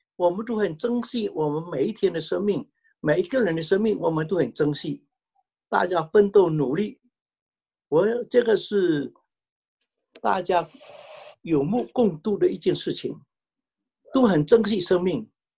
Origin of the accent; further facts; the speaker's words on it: Fuzhou, Fujian, China; 我们福州人来讲，大概约约有百万的人在餐馆里面。